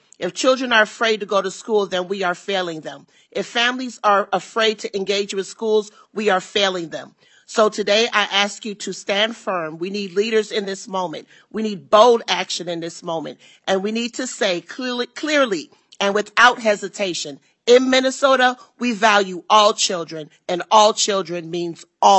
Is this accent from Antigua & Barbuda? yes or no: yes; Antigua & Barbuda; now in United States; I am an immigrant from Antigua, and I'm here today because I had a right to a public education.